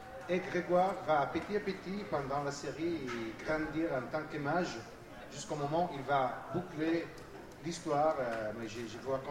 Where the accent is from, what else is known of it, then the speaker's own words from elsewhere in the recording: Italy; French is a second language; Quand j'étais petit, tu sais, en Italie, on a Disney, c'est très fort.